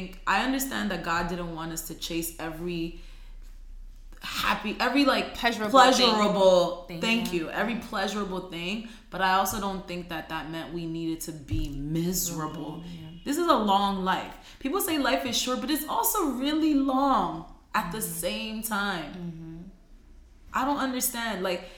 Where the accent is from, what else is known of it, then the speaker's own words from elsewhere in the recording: Bronx, New York, United States; I'm from the Bronx, like, don't play me.